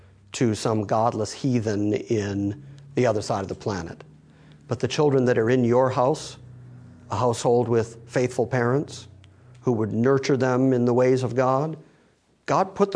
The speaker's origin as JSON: {"language": "English", "country": "United States", "tie": "born or raised there", "said": "I grew up in America, and even though I, you know, make my comments about how I grew up in the, you know, the Lutheran Church"}